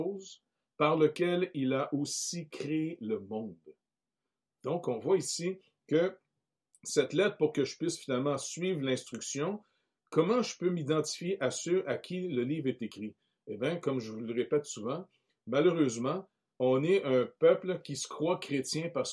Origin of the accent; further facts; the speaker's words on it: Canada; je suis né au Canada et puis j'ai été baptisé quand j'étais tout petit bébé